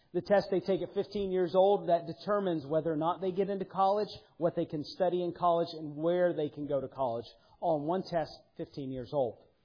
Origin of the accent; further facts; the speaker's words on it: Atlanta, Georgia, United States; And of course, growing up in Atlanta, I was an Atlanta sports fan growing up. That was the way I grew up.